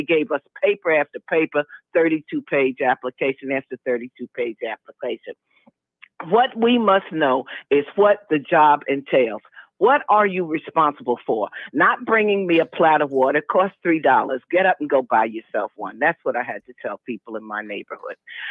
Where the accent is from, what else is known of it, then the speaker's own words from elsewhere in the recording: New York City, New York, United States; moved away; I'm sorry, I come from New York City, so you know, I guess it would be, Puerto Ricans is a whole different thing they in New York. So I don't know how they've changed now. I've been here over 40 years.